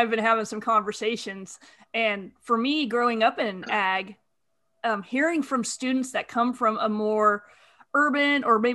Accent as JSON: {"language": "English", "region": "Nevada", "country": "United States", "tie": "born or raised there", "said": "When rain is plentiful, especially growing up in Nevada, if we had water, things were good and the community was celebratory."}